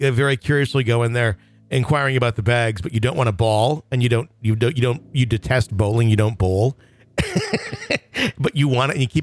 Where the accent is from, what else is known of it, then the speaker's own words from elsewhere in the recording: Oswego, Michigan, United States; The apartment complex is located in Corunna, Michigan, which is next to my hometown of Oswego, Michigan.